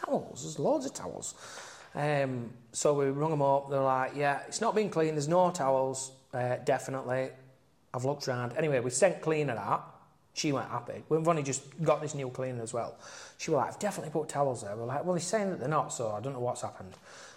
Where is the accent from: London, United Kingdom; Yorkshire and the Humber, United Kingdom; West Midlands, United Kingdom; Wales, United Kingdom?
Yorkshire and the Humber, United Kingdom; Barnsley; I'm coming from Barnsley, me or so.